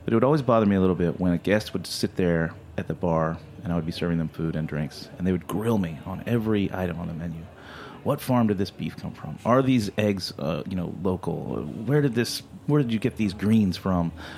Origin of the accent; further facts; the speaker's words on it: Deep South, United States; And I would like to mention that, I'm from the Deep South.